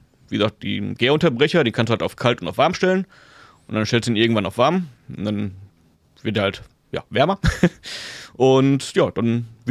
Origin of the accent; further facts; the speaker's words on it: Essen, North Rhine-Westphalia, Germany; gebürtig aus Essen, aufgewachsen quasi im Schatten der Zicke-Zollverein in Essen-Kallenberg.